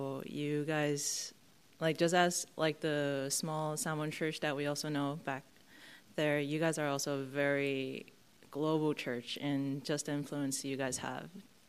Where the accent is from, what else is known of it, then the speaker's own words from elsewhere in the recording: Taiwan; first language Mandarin Chinese; English is a second language; due to growing up in the Republic of China, Taiwan, my first language was Mandarin Chinese.